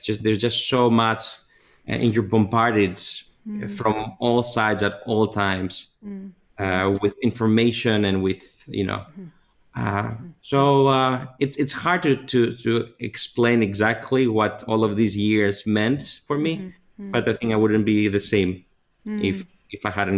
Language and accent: English; Greece; I came straight from Greece. It was the first time out of the country officially. I studied in Paris, I studied in other places, but I never truly lived.